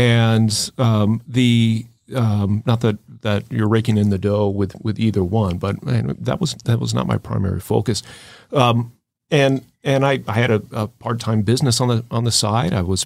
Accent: South Bend, Indiana, United States; my hometown is South Bend, Indiana. And I was going to go into practice with my father, who's an attorney.

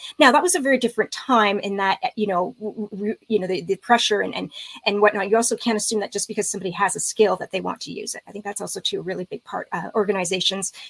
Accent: Canada; being Canadian

